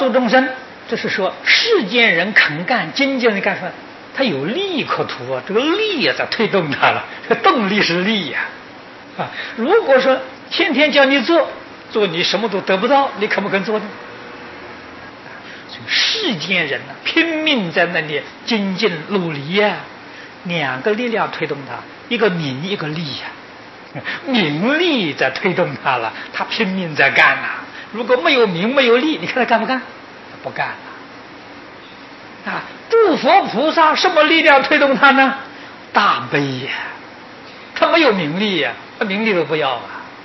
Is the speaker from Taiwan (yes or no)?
yes; Taiwan; 我们台湾人的时候，星期天也工作，每天工作十个小时。